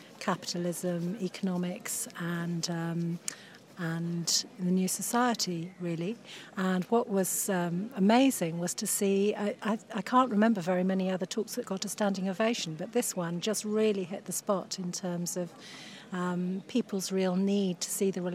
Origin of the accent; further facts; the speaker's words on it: Birmingham, West Midlands, United Kingdom; from Birmingham.